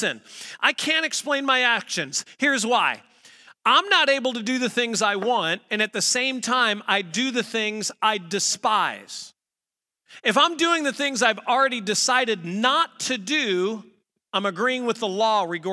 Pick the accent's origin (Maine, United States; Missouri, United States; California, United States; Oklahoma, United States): Missouri, United States; I grew up in Missouri and you'd come across a crabapple tree.